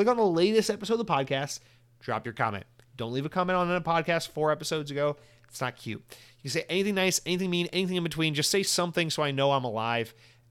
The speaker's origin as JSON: {"language": "English", "country": "United States", "said": "But I'm an American, so I'm an American."}